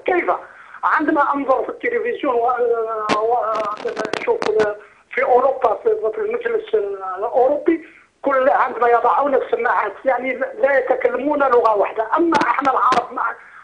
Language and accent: Arabic; Algeria; انا من الجزائر